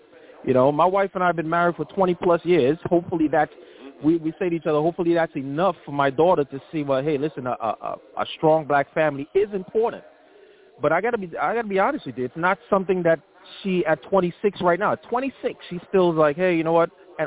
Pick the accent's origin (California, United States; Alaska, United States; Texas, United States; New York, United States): New York, United States; Brooklyn; also born or lived in Caribbean; I mean, I've been here all my life. I came from the Caribbean at 5 years old, so I've been here all my life in Brooklyn.